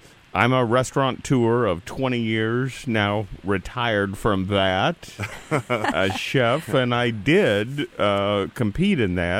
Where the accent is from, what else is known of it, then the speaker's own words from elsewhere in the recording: Stilwell, Kansas, United States; So where was the Stillwell Smokehouse? Because I grew up out there.